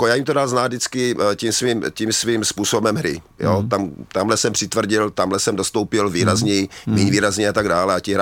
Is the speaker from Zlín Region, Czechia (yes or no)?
yes; Kroměříž, Zlín Region, Czechia; já pocházím z Kroměříže